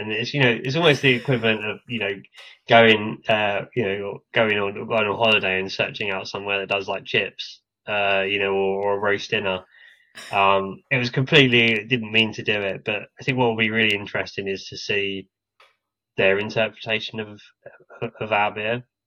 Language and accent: English; England, United Kingdom; Just because I'm English, you give me an English ale